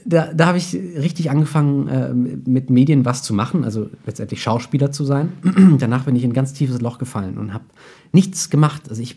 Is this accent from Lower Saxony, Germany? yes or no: no; Überlingen, Baden-Württemberg, Germany; born there; Ich bin geboren in Überlingen am Bodensee, spreche kein Wort Rumänisch. Meine Eltern sprechen Rumänisch.